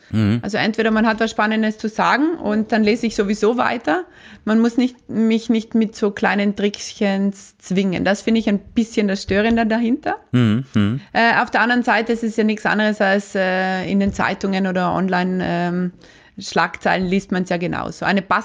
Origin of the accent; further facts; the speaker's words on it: Trentino-Alto Adige, Italy; Ich komme gerade aus einer Woche Urlaub in meiner Heimat Südtirol